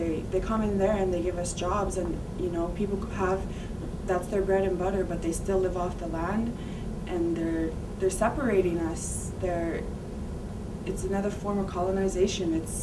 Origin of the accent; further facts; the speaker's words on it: Fort Chipewyan, Alberta, Canada; I was raised in Fort Chip from the time I was small until I was about 11.